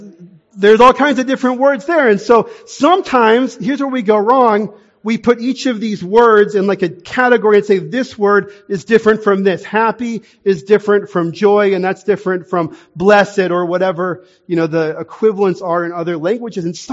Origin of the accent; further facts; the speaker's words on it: Texas, United States; I'm from Texas in the U.S. We have the Dallas Mavericks.